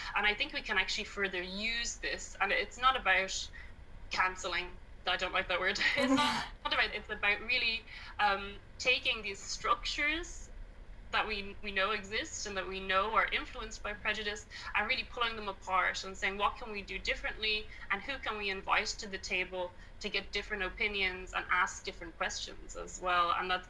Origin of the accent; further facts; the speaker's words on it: Ireland; So I'm from Ireland, and we grew up learning our history from the viewpoint of the victim.